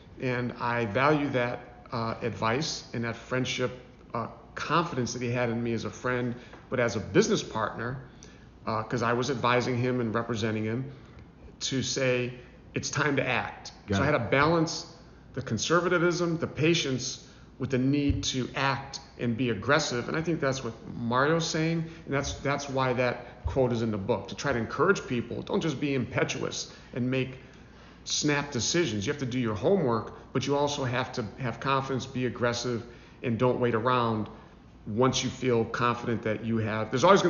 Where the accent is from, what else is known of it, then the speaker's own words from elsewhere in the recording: Garfield Heights, Ohio, United States; And that's how I was from my parents and growing up in Garfield Heights.